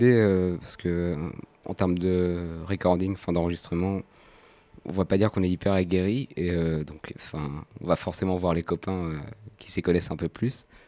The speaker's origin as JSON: {"language": "French", "town": "Yvetot", "region": "Normandy", "country": "France", "said": "on vient tous les deux d'Ifto."}